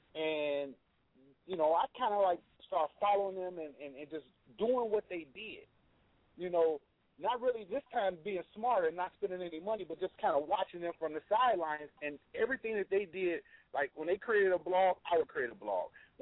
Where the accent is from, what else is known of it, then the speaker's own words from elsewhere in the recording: Gary, Indiana, United States; and I come from Gary, Indiana, just for the record. So I'm used to seeing, you know, black everything, right? You know, it's a 90% black city